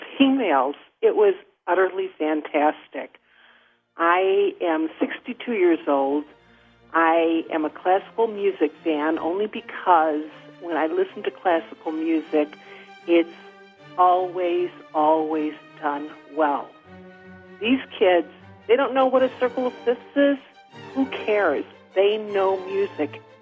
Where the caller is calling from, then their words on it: Chicago, Illinois, United States; I'm from Chicago.